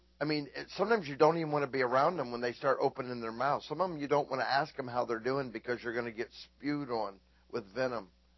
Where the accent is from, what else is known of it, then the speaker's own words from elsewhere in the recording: Florida, United States; I grew up in Florida. We used to go swimming in the beach.